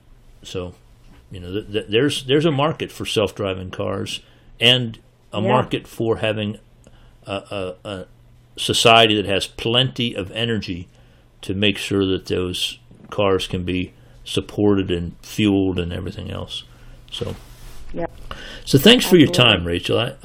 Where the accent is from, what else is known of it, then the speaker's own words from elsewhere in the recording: Florida, United States; And again, I grew up in South Florida.